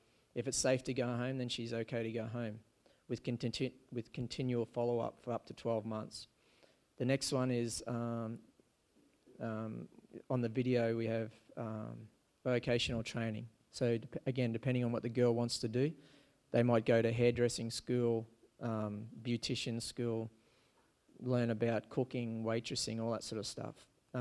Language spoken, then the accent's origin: English; Australia; I'm a plumber from Australia